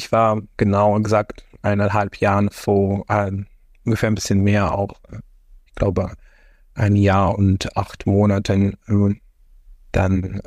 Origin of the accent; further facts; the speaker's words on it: Odesa, Odesa Oblast, Ukraine; German is a second language; in Odessa, meine Heimatstadt, wurde auch mehrmals geschossen, dass auch mein Haus in Odessa, also unser Haus, durch einen Raketenangriff auch beschädigt wurde.